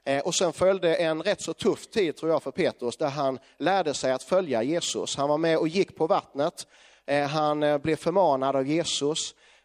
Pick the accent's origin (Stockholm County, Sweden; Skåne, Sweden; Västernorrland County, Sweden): Skåne, Sweden; accent: Scanian; Jag hoppas ni förstår när jag pratar. Jag pratar skånska. Ibland så börjar folk prata engelska när man talar skånska till dem.